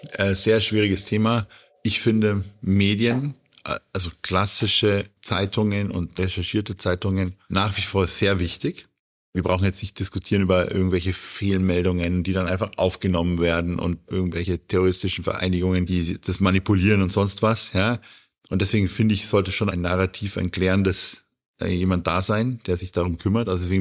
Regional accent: Munich, Bavaria, Germany; Ich komme ja aus München, ich komme ja aus einer Fußballstadt.

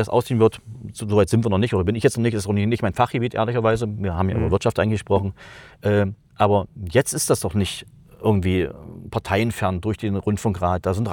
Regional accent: East Germany, Germany; ich bin ja in der DDR groß geworden

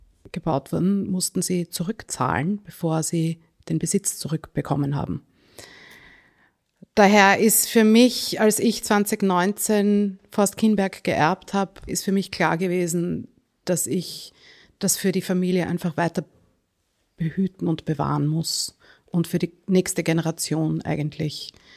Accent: Vienna, Austria; Also aufgewachsen bin ich hauptsächlich in Wien, aber alle Ferien waren zum Großteil hier in Kinberg.

